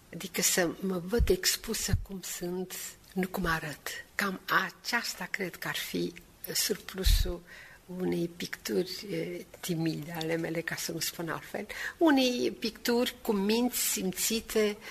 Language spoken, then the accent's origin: Romanian; Moldavia, Romania; Sunt moldoveancă și nu mă desmin